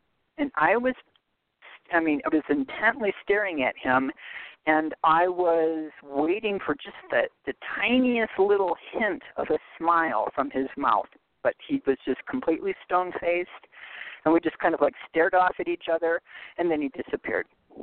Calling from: Arizona, United States; I'm calling from Central Arizona.

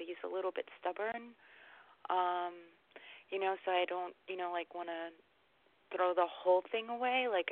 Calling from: New York, United States; I'm in New York.

